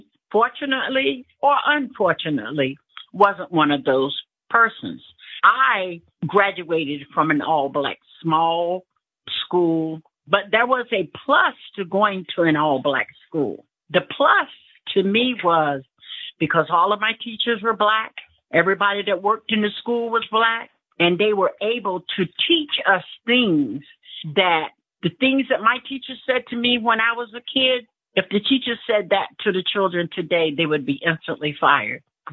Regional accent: the South, United States; Well, for some of us that are older, I was born in 1948, and I was raised in the South.

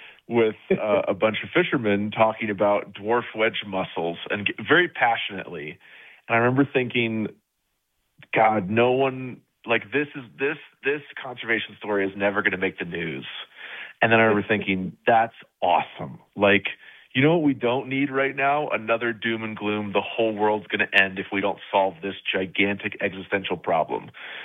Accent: Elmira, New York, United States; So, and I grew up in Elmira, New York, which isn't too far away.

